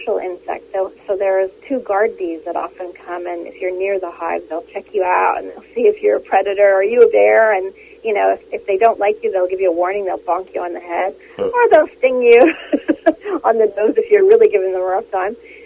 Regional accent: Saskatchewan, Canada; I grew up in Saskatchewan in the middle of the prairies, and I was lucky enough to live by a lot of wildflowers in the pasture nearby.

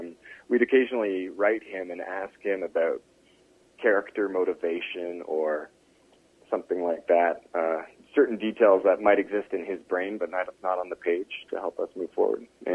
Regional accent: Toronto, Ontario, Canada; moved away; That's right. Yeah, I grew up in Toronto.

